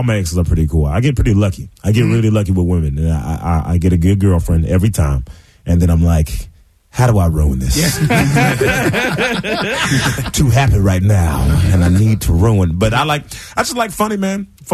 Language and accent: English; Memphis, Tennessee, United States; also born or lived in Portland, Oregon; But, no, I was born in Portland, Oregon. And I grew up in Memphis, Tennessee, where they grow black people.